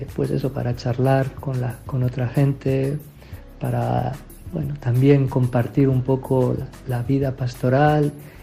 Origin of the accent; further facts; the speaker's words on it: Burgos, Castile and León, Spain; moved away as an adult; now in Zambia; Soy natural de Burgos, bautizado en la parroquia del Espíritu Santo, crecí en la parroquia de San Fernando.